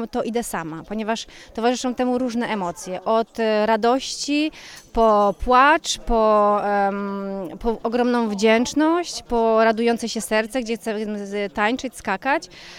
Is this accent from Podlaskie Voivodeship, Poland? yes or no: no; Syców, Lower Silesian Voivodeship, Poland; Jestem sercem, bo ja pochodzę ze Sycowa, więc jestem sercem w Sycowie